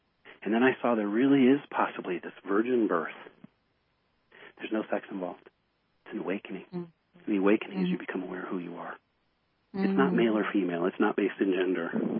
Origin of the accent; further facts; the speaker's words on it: United States; I mean, here I'm an American. I had never been there.